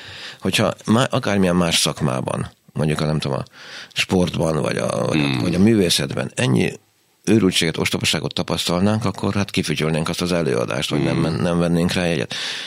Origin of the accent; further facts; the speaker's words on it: Hungary; nem azért, mert mi magyarok vagyunk, mert mi azok vagyunk